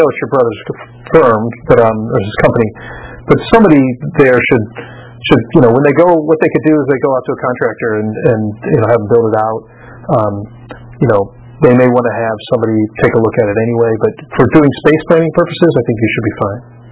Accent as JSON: {"language": "English", "town": "Detroit", "region": "Michigan", "country": "United States", "tie": "born or raised there", "said": "I grew up in the Detroit area"}